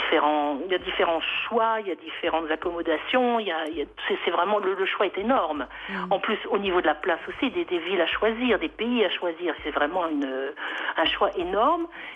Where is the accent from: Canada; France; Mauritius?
France; parce que je suis française.